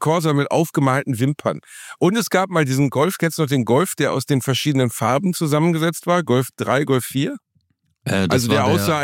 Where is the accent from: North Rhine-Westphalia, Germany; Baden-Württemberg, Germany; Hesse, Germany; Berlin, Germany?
North Rhine-Westphalia, Germany; Gelsenkirchen; in Gelsenkirchen unter anderem in meinem Heimatdorf Rotthausen